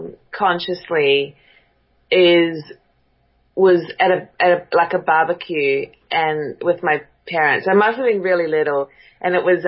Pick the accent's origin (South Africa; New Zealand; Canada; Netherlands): New Zealand; now in Echo Park, United States; Yeah, I'm a New Zealander.